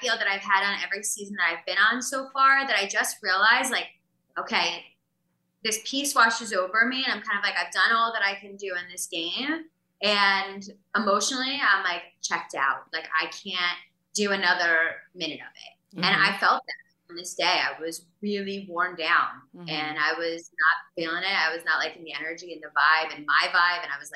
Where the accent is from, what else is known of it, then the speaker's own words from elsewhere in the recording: New Jersey, United States; I was like, I'm from Jersey. I know how to drive.